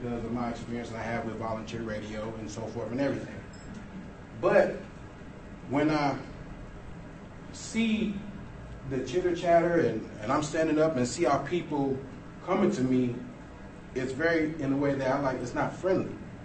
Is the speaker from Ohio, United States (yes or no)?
yes; Cleveland, Ohio, United States; now in Houston, United States; I'm from Cleveland, Ohio, and I just recently moved to Houston.